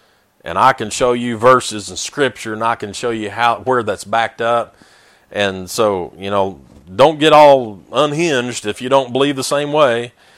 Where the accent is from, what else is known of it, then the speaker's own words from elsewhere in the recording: the South, United States; You know, I grew up in the Bible Belt. That's what they used to call the South, all around Tennessee and North Carolina and Mississippi, all these places down the South, Alabama, the Bible Belt, you know, and we're supposed to be like the buckle of it.